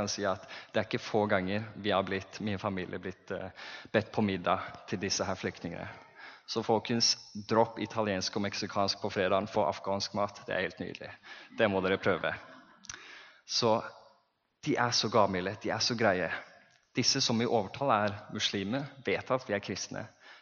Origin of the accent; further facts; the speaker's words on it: Herøya, Telemark, Norway; der jeg vokste opp på Herøya